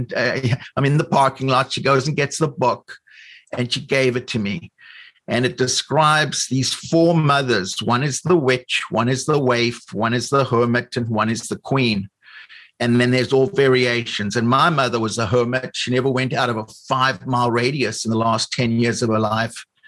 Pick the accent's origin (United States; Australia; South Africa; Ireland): South Africa; I was brought up in South Africa